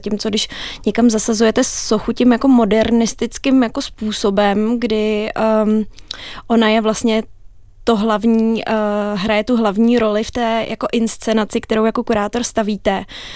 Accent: Prague, Czechia; sama přesto, že jsem z Prahy, tak tu scénu sleduju dlouhodobě

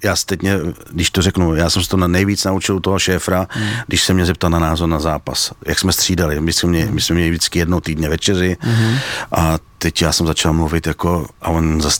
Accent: Pardubice Region, Czechia; pocházím z Pardubického kraje

